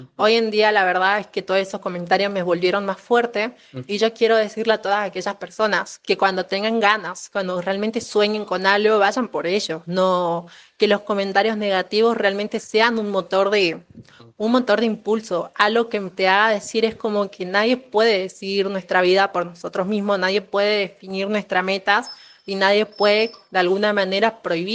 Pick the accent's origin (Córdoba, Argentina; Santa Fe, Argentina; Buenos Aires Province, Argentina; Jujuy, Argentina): Jujuy, Argentina; esta vez soy una representante de Jujuy, pero que está participando para aportar la banda de Salta, de la provincia aledaña.